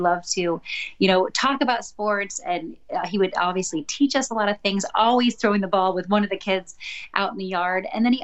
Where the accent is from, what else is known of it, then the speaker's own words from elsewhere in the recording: Chicago, Illinois, United States; born there; Well, just so you know, I'm a little bit north of Indianapolis, but I was born in Chicago. I was the number 5 of 6 children, and my parents were both born and raised in the Chicago area as well.